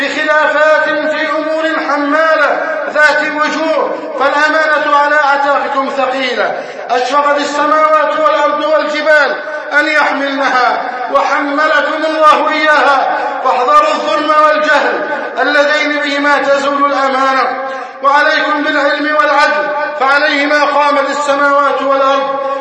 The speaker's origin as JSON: {"language": "Arabic", "country": "Egypt", "said": "نسأل الله جل وعلا بأسمائه الحسنى وصفاته العلى أن يحفظ بلدنا مصر وأن يجعلها أمنا أمانا. يا حي يا غيور، احفظ بلدنا مصر واجعلها أمنا أمانا."}